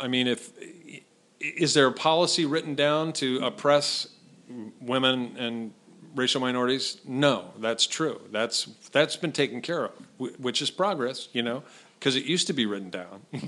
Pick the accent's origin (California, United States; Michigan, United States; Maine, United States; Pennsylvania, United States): California, United States; I grew up in the Bay Area.